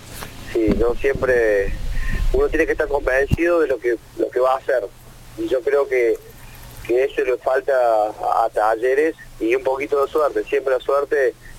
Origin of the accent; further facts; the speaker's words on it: Córdoba, Argentina; yo, como todo cordobés, y quiero que le vaya bien a todos los equipos de Córdoba